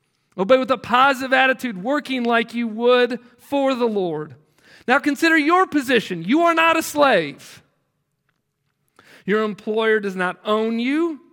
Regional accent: United States; In many ways, being an American has made being a Christian more challenging. Not in all senses. I understand that we have many blessings as Americans, Christians.

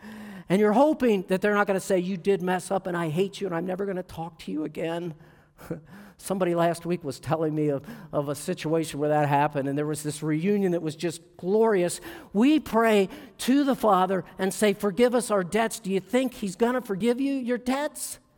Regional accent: Baltimore, Maryland, United States; when they used to be in Baltimore, which is where I grew up.

